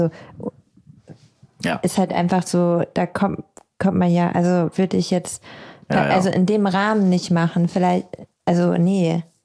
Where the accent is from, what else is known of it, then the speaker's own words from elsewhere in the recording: Lower Saxony, Germany; früher bei uns in Ostfriesland